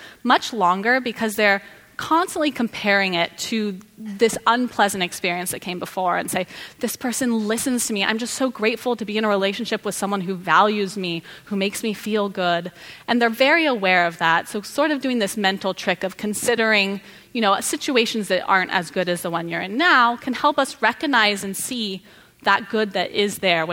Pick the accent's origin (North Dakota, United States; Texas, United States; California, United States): California, United States; So my example is when I was a kid, I grew up in Sonoma County